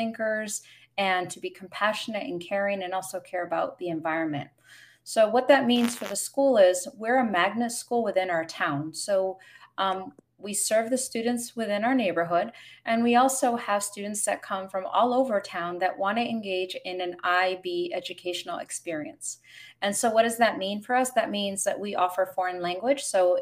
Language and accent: English; West Hartford, Connecticut, United States; International Academy in West Hartford, Connecticut. It's a brand new district for me, but it's actually my hometown. So I'm finally coming back home to where I went to school.